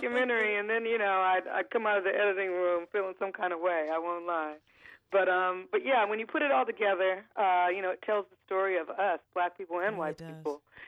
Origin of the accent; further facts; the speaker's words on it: Compton, California, United States; Always something that's been on my mind since a little girl. I grew up in Compton.